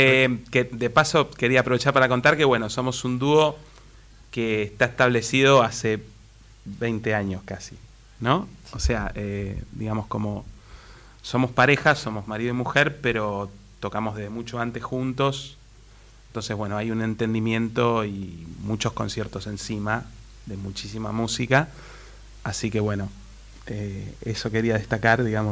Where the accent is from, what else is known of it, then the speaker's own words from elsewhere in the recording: Morón, Buenos Aires Province, Argentina; yo soy de Morón